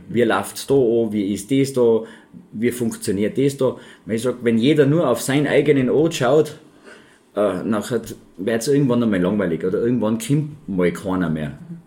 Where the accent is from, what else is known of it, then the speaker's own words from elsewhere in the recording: Hochfilzen, Tyrol, Austria; Ja, wir in Hochfilz haben